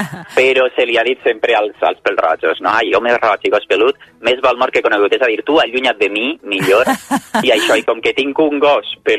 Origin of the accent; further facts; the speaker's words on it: Valencia, Valencian Community, Spain; born there; Llavors, com que m'agrada el meu barri perquè he nascut aquí